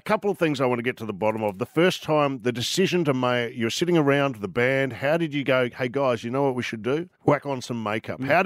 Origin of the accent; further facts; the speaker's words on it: Melbourne, Victoria, Australia; you played my hometown of Melbourne